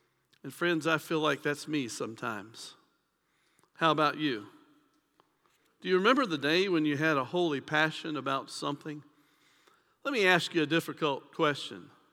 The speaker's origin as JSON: {"language": "English", "town": "Brandenburg", "region": "Kentucky", "country": "United States", "tie": "born or raised there", "said": "I know that just recently happened from my hometown, Brandenburg, Kentucky, and the whole town was shocked because it doesn't have murders, those kinds of things."}